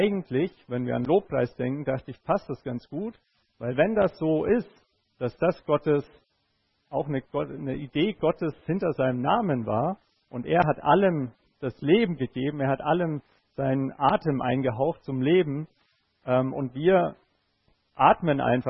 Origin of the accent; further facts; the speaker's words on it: Bavaria, Germany; Ich bin Oberfranke.